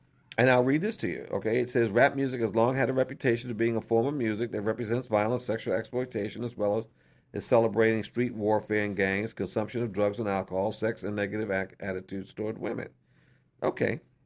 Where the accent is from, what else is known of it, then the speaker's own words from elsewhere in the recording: Brooklyn, New York, United States; as you know, my brothers and I grew up in Brooklyn.